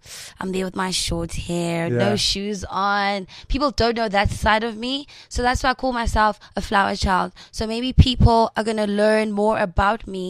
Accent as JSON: {"language": "English", "town": "Durban", "region": "KwaZulu-Natal", "country": "South Africa", "tie": "born or raised there"}